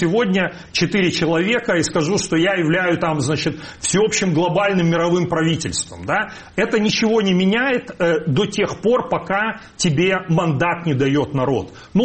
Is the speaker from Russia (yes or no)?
no; Belarus; мы, белорусы